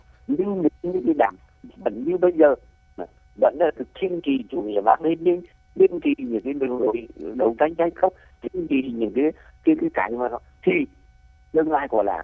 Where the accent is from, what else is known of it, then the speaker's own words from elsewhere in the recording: Quang Binh, Vietnam; also born or lived in Ha Tinh; Thì hồi đấy là tôi người Quảng Bình, nhưng mà ở Quảng Bình không có trường phổ thông để học, mà tôi phải ra học ở Hà Tĩnh.